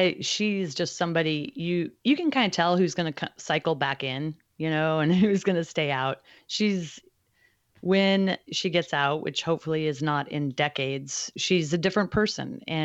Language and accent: English; Alaska, United States; And I grew up on the West Coast, in Alaska specifically.